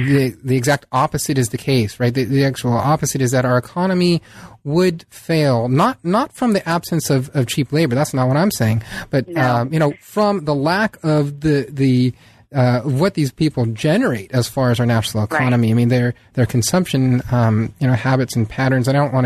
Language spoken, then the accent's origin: English; San Diego, California, United States; I mean, I grew up in San Diego, and there's a very small Little Italy there